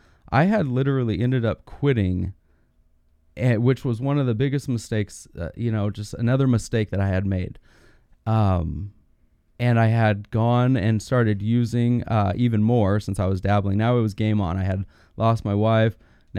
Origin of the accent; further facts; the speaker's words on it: California, United States; I grew up in the San Bernardino Mountains of Southern California. Beautiful place.